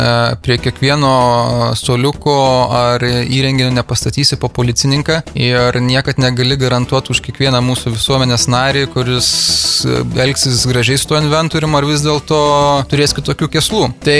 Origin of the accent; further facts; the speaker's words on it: Kaunas, Kaunas County, Lithuania; Iš tikrųjų, mes kauniečiai šviesų parką vadinam